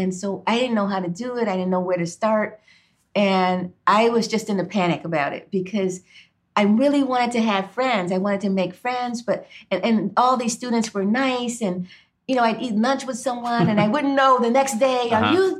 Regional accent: Cleveland, Ohio, United States; when I was a kid, I grew up in Cleveland, Ohio, in an all-Black neighborhood.

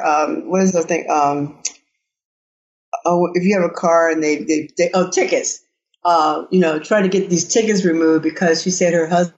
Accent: Arkansas, United States; I grew up in the Delta, which is a beautiful, probably one of the most beautiful, one of the most fertile places on the planet and one of the most violent.

